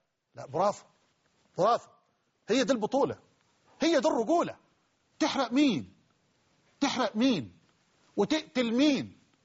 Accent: Egypt; حتى رجال أعمال عندنا في مصر خايفين

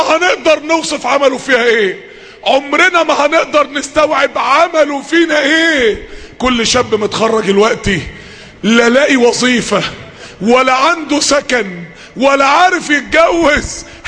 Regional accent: Mansoura, Dakahlia, Egypt

